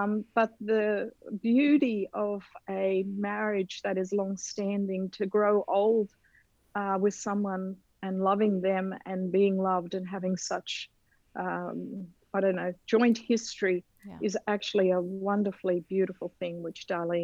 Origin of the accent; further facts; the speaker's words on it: Australia; moved away; We are originally from Australia, but moved here 30 years ago.